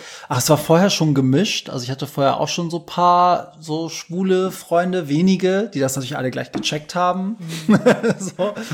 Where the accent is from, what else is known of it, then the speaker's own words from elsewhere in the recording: Hamburg, Germany; seit ich eigentlich denken kann, sind wir dann aber in Hamburg gewesen. Ja, aber Kriegsflüchtlinge, ja klar, mit zwei erinnerst du dich halt an nichts. Ne? Nee. So, meine Eltern sind dann aus dem Iran über die Türkei hierher geflohen.